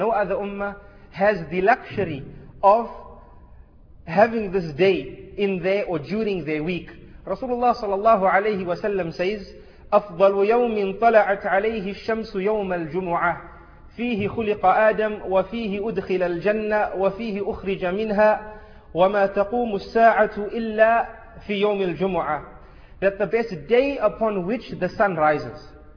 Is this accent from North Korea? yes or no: no; Leicester, East Midlands, United Kingdom; born there; I was born in Leicester General, which is nearby.